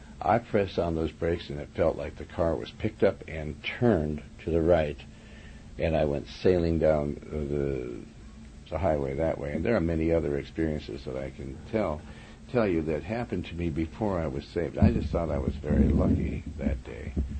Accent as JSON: {"language": "English", "town": "Windham", "region": "Montana", "country": "United States", "tie": "born or raised there", "also_born_or_lived": "Joplin, Missouri", "said": "I come from a little town in Montana. I remember when I was a small child that we moved from Joplin, Missouri, where I was born, and my brother Danny was born, and we went to Windham, Montana."}